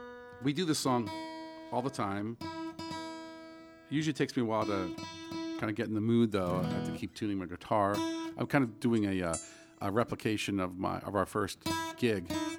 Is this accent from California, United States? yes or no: yes; California, United States; The land where I was partly raised, right here in Southern California